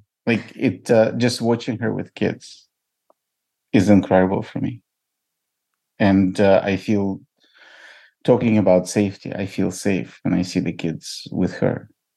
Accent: Ukraine; I mean, I'm from Ukraine originally

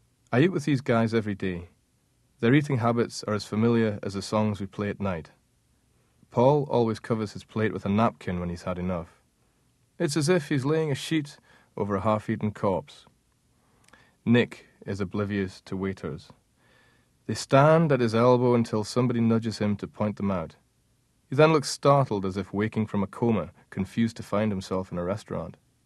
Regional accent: Scotland, United Kingdom; some of the atmosphere of Brooklyn or New York City that I'd maybe romanticized growing up in Scotland.

